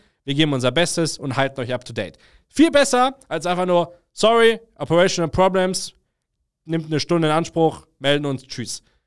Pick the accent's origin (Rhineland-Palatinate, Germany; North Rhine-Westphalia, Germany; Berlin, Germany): North Rhine-Westphalia, Germany; Cologne; ich bin aus Köln